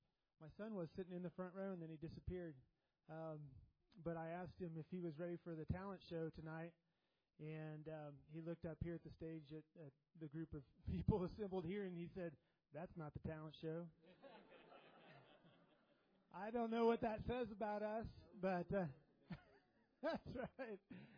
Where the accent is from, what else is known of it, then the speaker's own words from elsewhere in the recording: Topeka, Kansas, United States; if I didn't already say that. I'm from Topeka